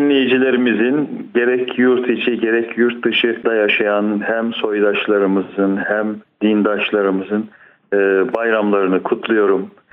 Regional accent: Tokat, Turkey; also born or lived in Bursa / Sakarya / Sivas; Pederim müftü olduğu için hep böyle gezerdik. Aslında memleketimiz Tokat. Tokat'ta da durduk ama birçok Bursa'da, Sakarya'da, işte Sivas'ta birçok yerlerde bulunduk.

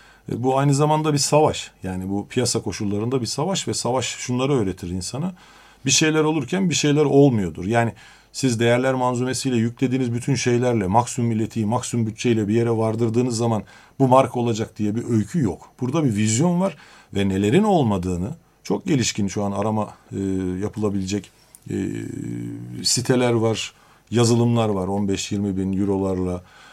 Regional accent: Karşıyaka, İzmir, Turkey; şimdi ben Akdenizliyim, Karşıyakalıyım.

